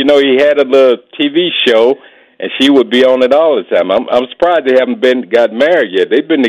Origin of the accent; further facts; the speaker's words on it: Macon, Georgia, United States; moved away as an adult; now in Washington, United States; I'm actually from Macon, Georgia. I've been here since 92, and I'm not totally sold on the sports here. I'm more of a Georgia fan